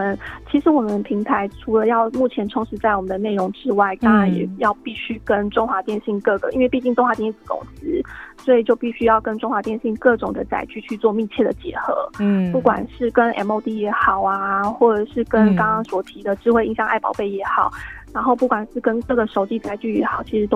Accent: Taiwan; 现在我们台湾人要使用这样子的数位内容

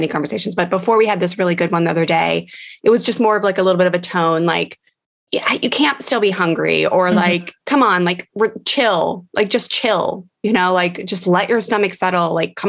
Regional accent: Washington, D.C. area, United States; which for us growing up near Washington, D.C., with my husband and I were together since I was 17

